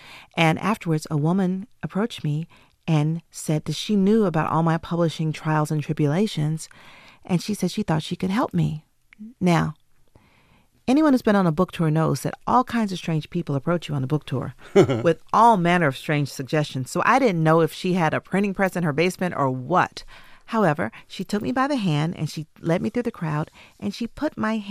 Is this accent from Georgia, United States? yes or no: yes; Atlanta, Georgia, United States; because I consider myself to be a Southern writer. I was born and raised in Atlanta.